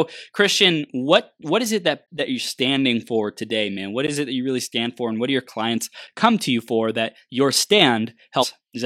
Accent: California, United States; I grew up in SoCal, so I was like around a bunch of Mexicans

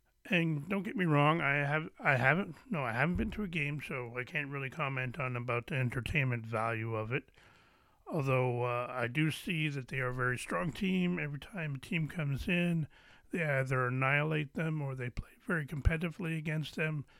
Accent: Ontario, Canada; We have a team here in my hometown. Well, not really in my hometown. I'm in Mississauga. But just in Toronto, we have the Toronto Arrows of the MRL.

